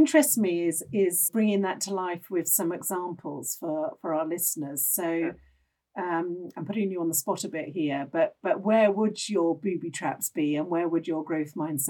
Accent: Wales, United Kingdom; I relate to the singing, and I'm Welsh, so I'm supposed to be able to sing

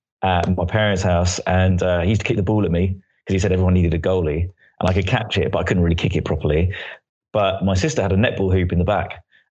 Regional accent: Stanmore, London, United Kingdom; No, I'm from Northwest London, from Stanmore originally.

